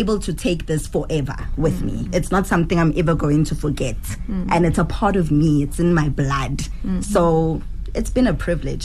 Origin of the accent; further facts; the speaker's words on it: Gauteng, South Africa; I don't think I know this language. It's growing up in Gauteng